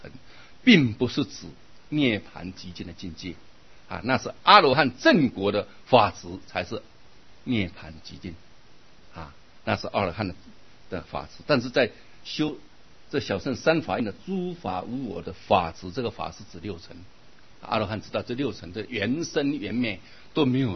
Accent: Malaysia; 它是我们马来西亚人的中文啊，看来文法好像有点不一样啊

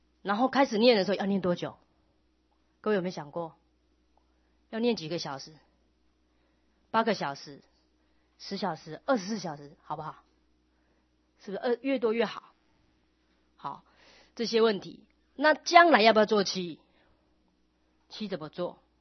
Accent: China; 当然呢，自古以来有生就有死，尤其我们中国人又是啊这个好真理之邦啊，对于这个葬礼更是啊主张厚葬。

